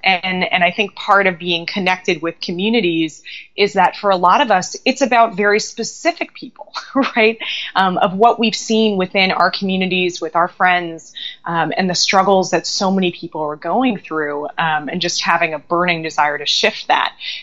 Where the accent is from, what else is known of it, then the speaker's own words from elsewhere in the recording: Los Angeles, California, United States; So I grew up in Los Angeles.